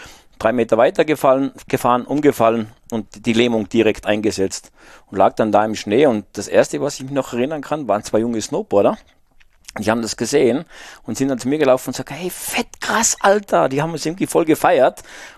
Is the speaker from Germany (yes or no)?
no; Salzburg, Austria; ich bin halt in den Bergen Salzburgs aufgewachsen